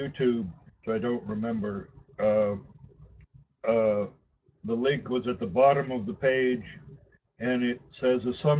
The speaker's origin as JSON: {"language": "English", "region": "West Virginia", "country": "United States", "also_born_or_lived": "Maine", "lives_now": "Massachusetts, United States", "said": "That's because I'm a refugee from West Virginia and Maine."}